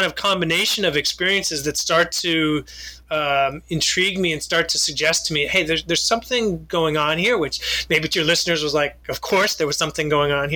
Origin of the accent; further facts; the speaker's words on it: United States; I grew up in the United States, and the first time I went to Israel and the West Bank and actually the Golan Heights too was in 1986.